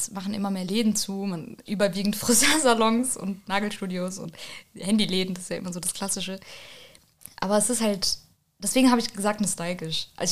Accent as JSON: {"language": "German", "town": "Rüsselsheim", "region": "Hesse", "country": "Germany", "tie": "born or raised there", "also_born_or_lived": "Wiesbaden", "said": "Ich bin ja in Rüsselsheim, ich bin in Wiesbaden geboren tatsächlich, aber ich bin hier aufgewachsen."}